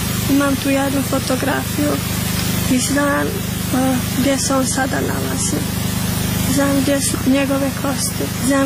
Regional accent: Glogova, Republika Srpska, Bosnia & Herzegovina; now in Lukavac, Bosnia and Herzegovina; Iako živim tamo u Lukavcu, ipak Glogova je u srcu i kad me neko pita odakle sam, ja kažem ja sam iz Glogove.

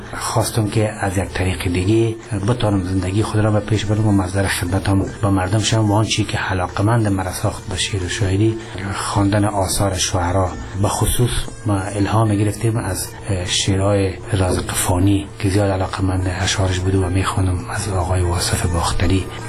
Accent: Charikar, Parwan, Afghanistan; also born or lived in Mazar-i-Sharif; من در سال 1339 خورشیدی در شهر چاریکار متولد شدیم.

